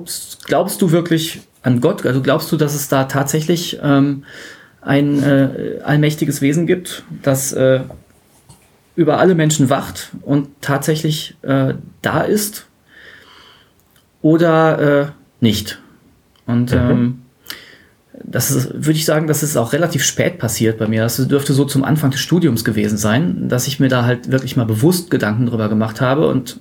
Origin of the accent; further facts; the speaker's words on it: Dortmund, North Rhine-Westphalia, Germany; Ich bin aus Dortmund und bin hier zu Besuch in der verbotenen Stadt. Und ich bin ein Ingenieur, Schrägstrich Naturwissenschaftler. Und ich bin, sagen wir mal, Agnostiker.